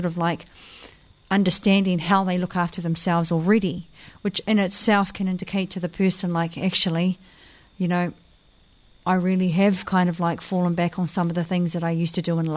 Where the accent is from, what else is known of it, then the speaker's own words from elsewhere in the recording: Hamilton, Waikato, New Zealand; I've kind of moved back and forth from Hamilton, born and raised in Hamilton, to Whangaroa here.